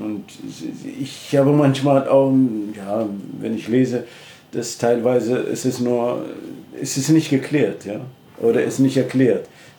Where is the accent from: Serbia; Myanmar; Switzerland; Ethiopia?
Ethiopia; German is a second language; moved away as an adult; now in Germany; ich komme ursprünglich aus Äthiopien, ich habe in Leipzig studiert